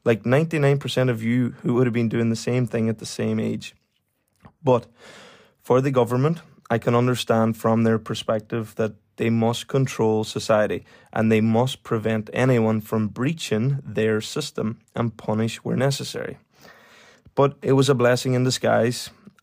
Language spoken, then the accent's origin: English; Ulster, Ireland; accent: Donegal; they didn't understand my Donegal accent.